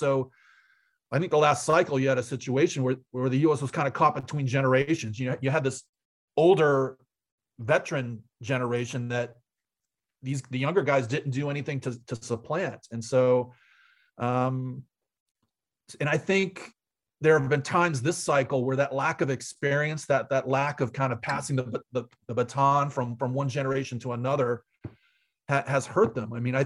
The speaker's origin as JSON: {"language": "English", "region": "Florida", "country": "United States", "tie": "born or raised there", "said": "I grew up in South Florida and was a huge Dolphins fan."}